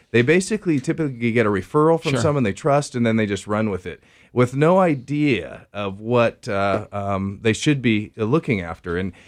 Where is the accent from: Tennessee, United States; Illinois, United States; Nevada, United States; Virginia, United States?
Nevada, United States; Las Vegas; I was born and raised in Las Vegas where my dad was an English professor.